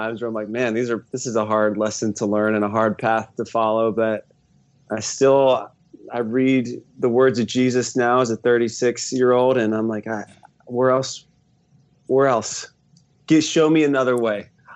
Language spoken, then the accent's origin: English; Atlanta, Georgia, United States; I grew up in Atlanta. So like my family's in Atlanta. My wife's family is here as well. And I grew up the son of a preacher, man.